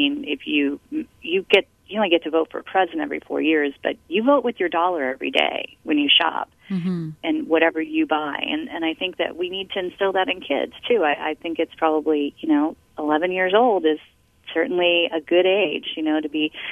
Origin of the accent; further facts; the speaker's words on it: Michigan, United States; I'm working on this childhood memoir about growing up in Michigan and growing up in the Midwest.